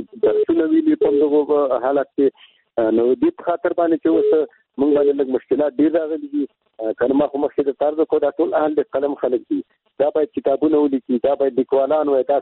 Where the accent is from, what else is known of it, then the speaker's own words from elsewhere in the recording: Afghanistan; مونږ د افغانستان رعیت یو